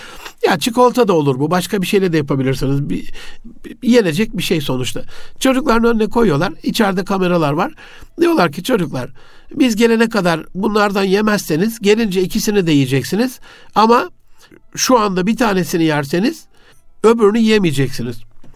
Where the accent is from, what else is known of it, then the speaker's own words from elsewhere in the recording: Gaziantep, Turkey; Ben bir gün memleketim Antep'e gittim.